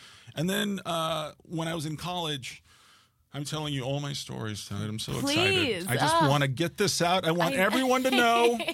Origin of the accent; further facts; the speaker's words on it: New York, United States; You know, I'm from New York.